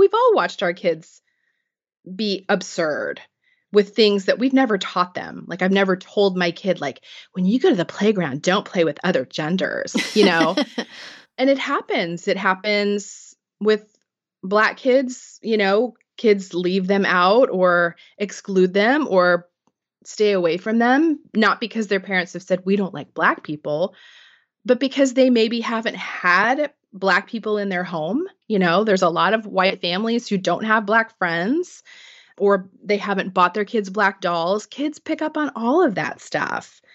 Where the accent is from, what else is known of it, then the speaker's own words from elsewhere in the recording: Missouri, United States; I grew up in Missouri, not far from Ferguson.